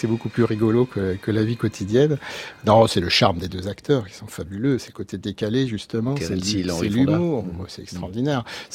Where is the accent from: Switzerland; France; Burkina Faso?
France; je suis breton basque